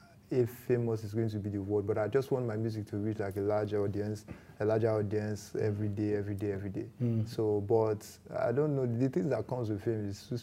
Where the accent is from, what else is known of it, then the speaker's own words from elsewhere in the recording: Warri, Delta, Nigeria; also born or lived in Ajangbali; So when I was like 8 years old, then I relocated to Warri. So most of my adulthood was in Warri.